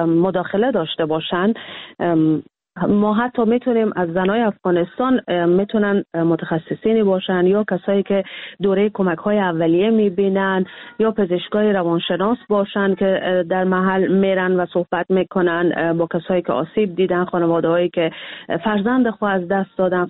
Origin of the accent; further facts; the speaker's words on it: Iran; بعد کم کم کم کم که بزرگ شدیم در ایران، ما بزرگ شدیم